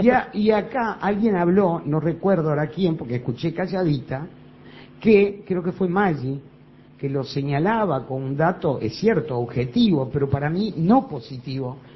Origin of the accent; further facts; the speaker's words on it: Uruguay; como ciudadana uruguaya